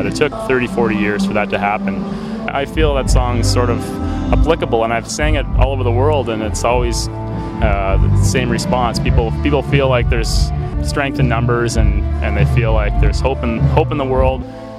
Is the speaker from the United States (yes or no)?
no; Nova Scotia, Canada; now in Winnipeg, Canada; I live in Winnipeg. I'm originally from Cape Breton Island